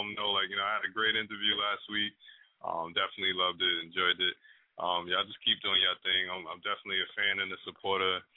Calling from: Brooklyn, New York, United States; Hey, what's up? … calling from Brooklyn.

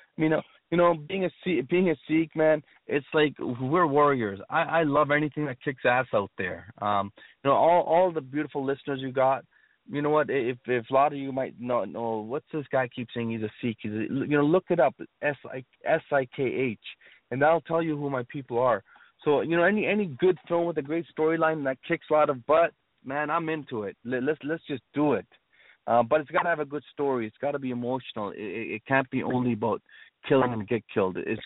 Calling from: Canada; I'm calling from Canada

